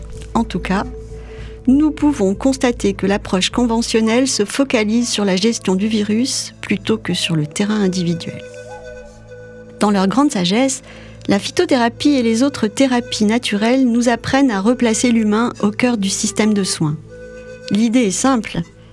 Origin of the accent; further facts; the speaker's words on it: Provence-Alpes-Côte d'Azur, France; même si je viens de Provence et que quand j'étais petite, mes oncles parlaient en patois.